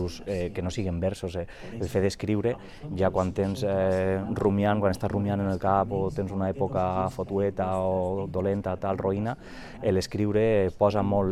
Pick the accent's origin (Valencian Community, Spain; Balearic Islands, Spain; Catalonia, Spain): Valencian Community, Spain; Alicante; també vaig sentir tremendament orgullós quan vaig representar Alacant a la meva terreta, no?